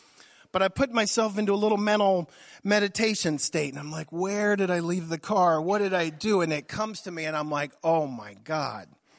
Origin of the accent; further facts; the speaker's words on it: Maryland, United States; And I know that sounds like a snob because I grew up in Howard County